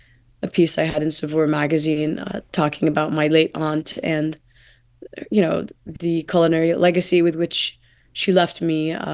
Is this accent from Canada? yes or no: no; United States; And I feel as an American and as a Palestinian and as a human being, frankly, with family in Gaza specifically